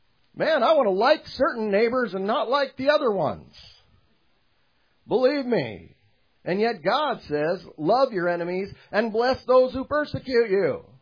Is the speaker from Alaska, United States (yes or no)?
yes; Alaska, United States; I grew up in Alaska, kind of a macho guy state, and all this kind of stuff.